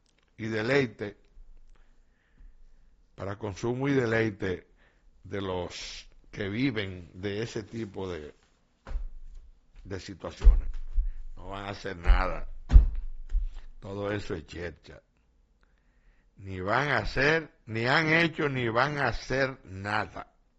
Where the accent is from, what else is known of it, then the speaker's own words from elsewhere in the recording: Montecristi, Monte Cristi, Dominican Republic; No sé si el encuentro en Montecristi, en mi patria chica, fue el primero